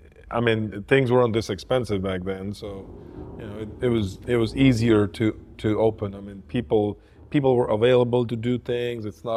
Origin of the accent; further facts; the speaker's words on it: Punjab, India; born there; I was born in North Punjab, about 6 hours from Himalayas.